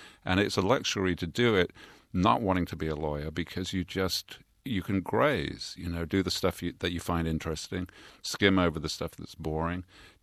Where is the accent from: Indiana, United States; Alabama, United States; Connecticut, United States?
Alabama, United States; Birmingham; I was that kid from Birmingham again, with that instant reaction that I'd learned during those 10 rough years.